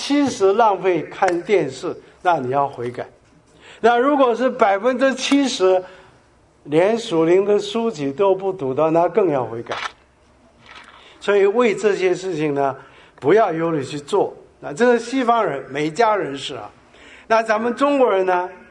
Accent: South Korea; 像我在韩国长大的时候，在这个韩战之前呢

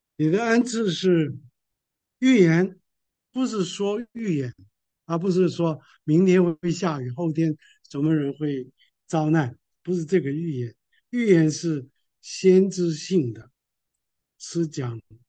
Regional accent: China; 当然，我知道我们中国人呢都不会讲鼓励的话，很少。

